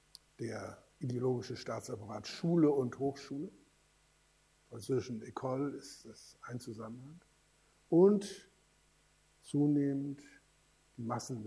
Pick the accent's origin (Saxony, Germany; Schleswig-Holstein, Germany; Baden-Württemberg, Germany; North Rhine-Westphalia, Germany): Schleswig-Holstein, Germany; habe in den 1950er Jahren mit dem Gedanken intensiv gespielt, mich als Schleswig-Holsteiner und nicht als Deutschen zu begreifen.